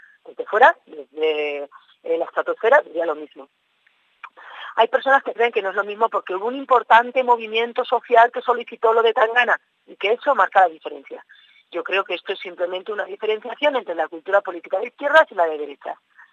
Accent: Basque Country, Spain; desde el mundo abertzale y desde el mundo euskaldun y desde el mundo de tan evolucionado que creo que somos las vascas y los vascos políticamente

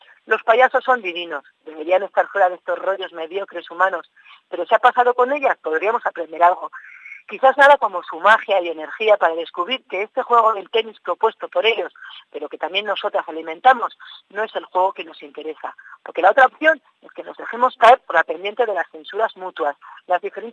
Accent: Basque Country, Spain; desde el mundo abertzale y desde el mundo euskaldun y desde el mundo de tan evolucionado que creo que somos las vascas y los vascos políticamente

